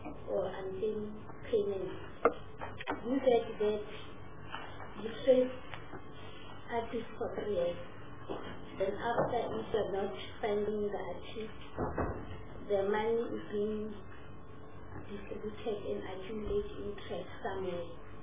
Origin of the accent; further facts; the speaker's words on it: Russia; I'm a girl from Russia, and you will find young people composing songs.